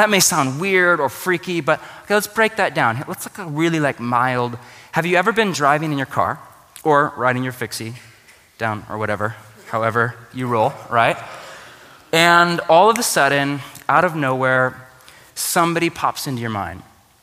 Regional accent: Portland, Oregon, United States; I'm from Portland, okay?

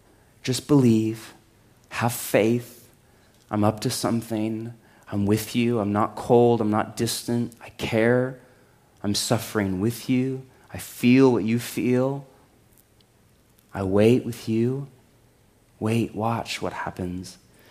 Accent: Portland, Oregon, United States; Clearly, I'm from Portland.

